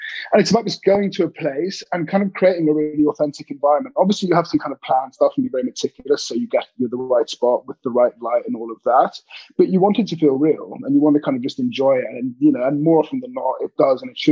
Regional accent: England, United Kingdom; also born or lived in London / Hong Kong; And then came back to the UK, grew up in the countryside, went to boarding school in the UK in the countryside.

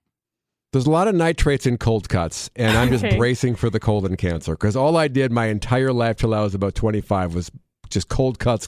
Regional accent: Wisconsin, United States; Growing up in Wisconsin, we had a lot of bologna.

